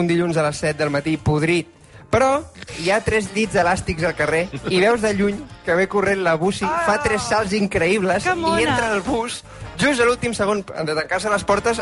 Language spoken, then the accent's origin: Catalan; Vilassar de Mar, Catalonia, Spain; Pensa que sóc de Vilassar de Mar